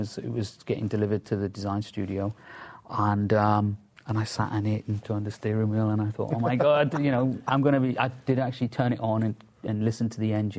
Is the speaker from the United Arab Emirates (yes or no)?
no; England, United Kingdom; I grew up in England.